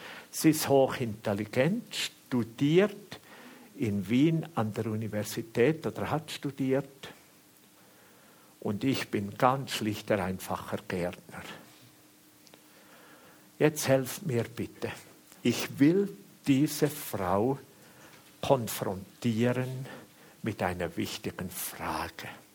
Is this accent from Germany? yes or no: no; Switzerland; und hat meinen Dialekt eben auch gerade gekannt, dass ich Schweizer bin.